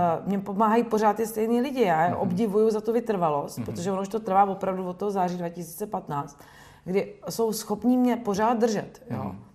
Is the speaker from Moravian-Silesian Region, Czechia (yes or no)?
no; Brno, South Moravian Region, Czechia; Já jsem z Brna.